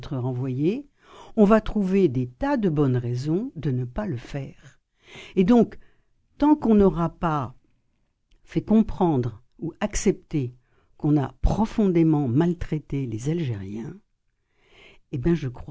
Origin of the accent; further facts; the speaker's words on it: Morocco; born there; Alors, il se trouve que moi, je suis née au Maroc et que, de ce fait, j'ai entendu peut-être davantage de choses.